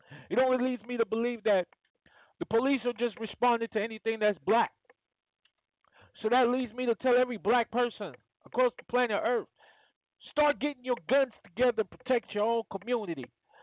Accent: West Coast, United States; West Coast, you know what I'm saying? I'm from the West Coast.

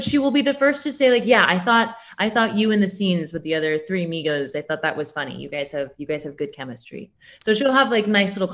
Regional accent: New York, United States; But I am from New York. So New York, I think, has kind of like, no pun intended, warmed me up to this experience.

